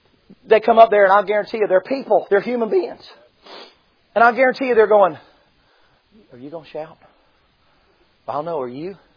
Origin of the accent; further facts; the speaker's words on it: Tennessee, United States; Hey, I'm from Tennessee, buddy.